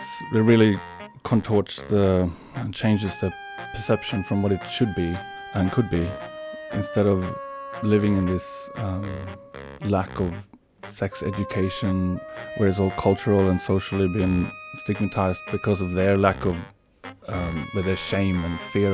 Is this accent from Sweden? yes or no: yes; Sweden; moved away; I came down here from Sweden about 16 years ago, which sex work is completely illegal, where we have the Nordic model. So it's a very big change from here to come here with where it's legal.